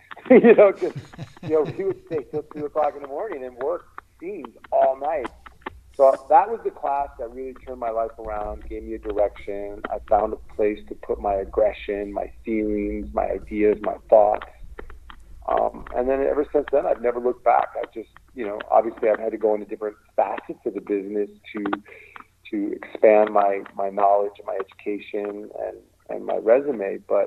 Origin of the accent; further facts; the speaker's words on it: Hollywood, California, United States; I'm born and raised in Hollywood.